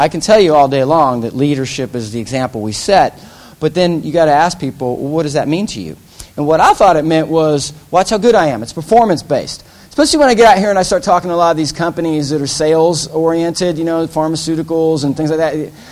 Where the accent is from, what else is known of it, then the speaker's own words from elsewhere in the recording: the South, United States; Like, I grew up in the South, so my mom would call him a bless your heart, right?